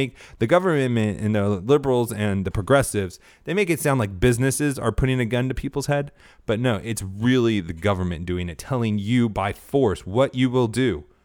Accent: California, United States; Now, I grew up in California. California is a beautiful state.

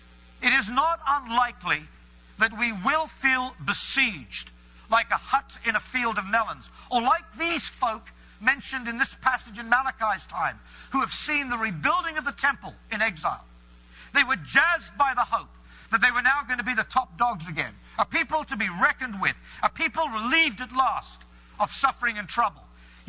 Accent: England, United Kingdom; Now, I'm speaking American there. In England, we say futile.

